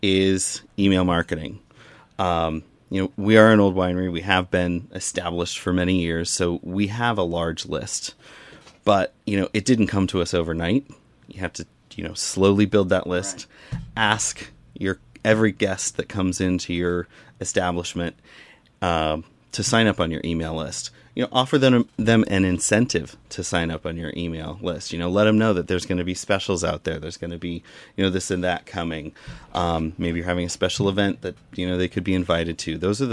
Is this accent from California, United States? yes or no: yes; Willits, California, United States; I am. I'm from Willits.